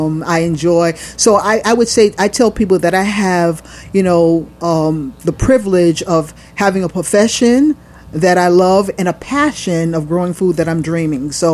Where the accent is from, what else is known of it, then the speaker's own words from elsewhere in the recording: New York City, New York, United States; Yes, I grew up in Jacob Riis house projects, 10th Street and Avenue D. Then I moved up to Harlem, Esplanade Gardens, 700 Lenox Peeps.